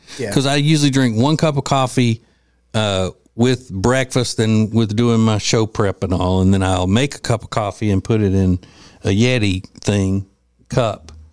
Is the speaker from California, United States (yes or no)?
no; Louisiana, United States; I prefer community coffee. And she does too, because we're both from Louisiana, so it's a Louisiana brand coffee.